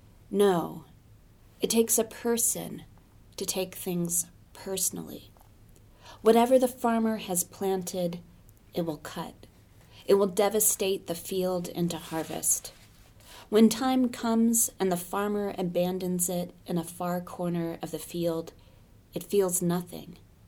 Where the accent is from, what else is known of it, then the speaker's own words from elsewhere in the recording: Salem, Oregon, United States; Well, I'm from Salem, Oregon.